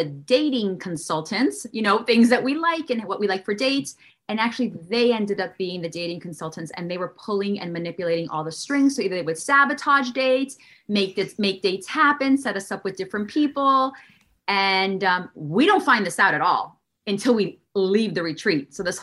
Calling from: Miami, Florida, United States; We're in sunny Miami, Florida.

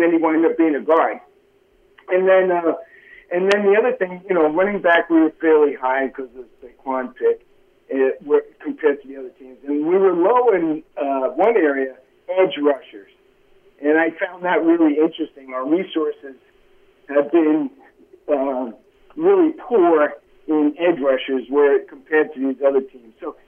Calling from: North Carolina, United States; from North Carolina.

